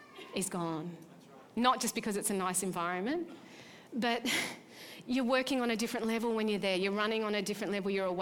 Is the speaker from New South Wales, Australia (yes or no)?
yes; Nelson Bay, New South Wales, Australia; a girl I grew up with in Nelson Bay.